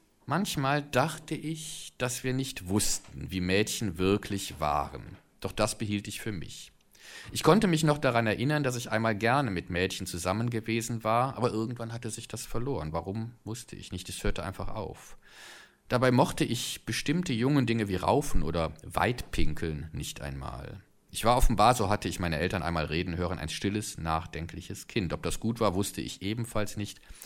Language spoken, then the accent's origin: German; West Germany, Germany; aus meiner Sozialisation als Westdeutscher oder bundesrepublikanischer junger Mann, der ich damals war